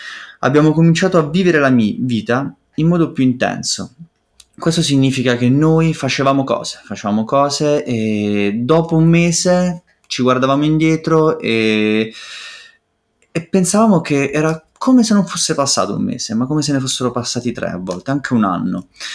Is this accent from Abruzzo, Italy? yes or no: yes; Abruzzo, Italy; now in Rome, Italy; noi siamo abruzzesi, ma viviamo a Roma da circa 5 anni.